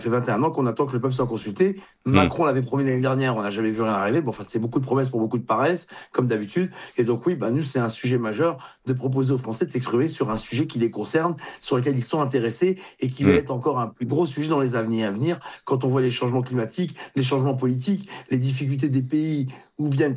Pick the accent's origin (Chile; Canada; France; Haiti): France; Hauts-de-France; Puis je suis du Nord, hein